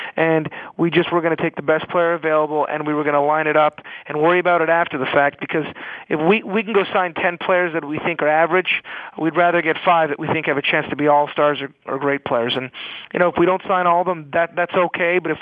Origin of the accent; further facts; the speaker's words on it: Canada; our scouting director's Canadian, I'm Canadian